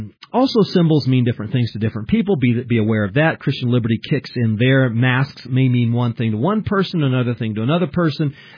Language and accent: English; Japan; I grew up in Japan, where masks was the big thing, and everybody with a flu or anybody with a cold, you know, would wear a mask